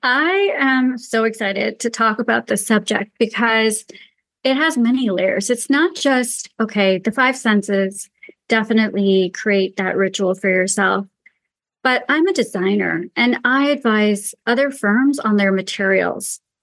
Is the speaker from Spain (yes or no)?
no; Pakistan; the ancient traditions I grew up with in Pakistan